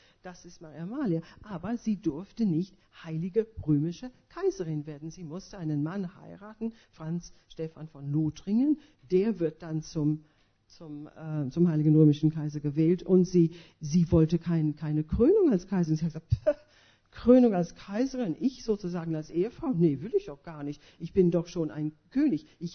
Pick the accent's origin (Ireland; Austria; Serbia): Ireland; German is a second language; now in Germany; Aber ich finde ich jetzt als Ausländerin, als Irin